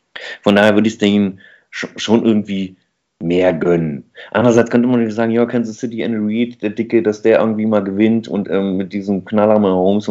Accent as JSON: {"language": "German", "country": "Germany", "said": "ich finde so als Deutscher, der jetzt da jetzt nicht so diesen Draht dahin hat, weil es halt irgendwie keine Mannschaft aus Hessen ist"}